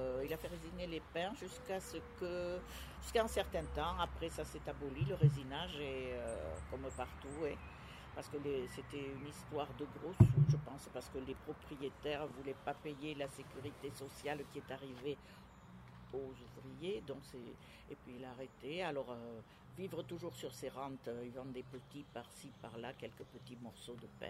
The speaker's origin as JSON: {"language": "French", "town": "Caudéran", "region": "Nouvelle-Aquitaine", "country": "France", "tie": "born there", "said": "Du coup, moi je suis née à Caudéran-Gironde, dans une maison de maternité."}